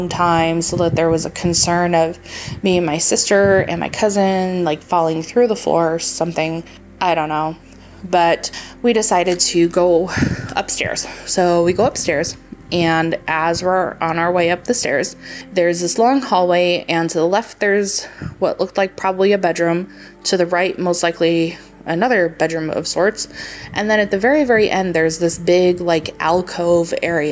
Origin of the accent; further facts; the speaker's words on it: New York, United States; But anyway, I'm originally from New York, and we lived in quite a few houses growing up